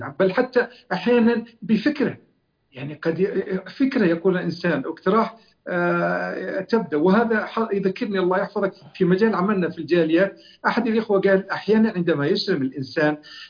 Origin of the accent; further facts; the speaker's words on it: Abha, Asir, Saudi Arabia; born there; ولدت في مدينة أبها 1371-1952